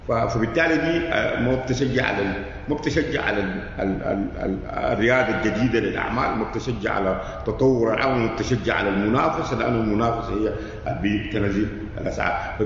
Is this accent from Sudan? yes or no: yes; Sudan; يعني عندنا في السودان أسوأ قانون أراضي